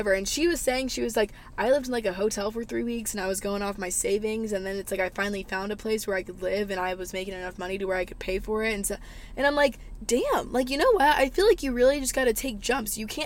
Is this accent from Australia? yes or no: no; the South, United States; Growing up in the South, I feel like I've learned so much, and friends and family are so big to me.